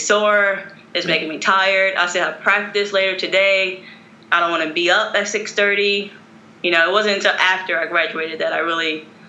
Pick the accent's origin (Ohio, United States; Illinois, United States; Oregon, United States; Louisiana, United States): Louisiana, United States; also born or lived in Virginia; I am from Louisiana, born and raised. Yeah. So my sister's in the military. That's how I ended up in Virginia.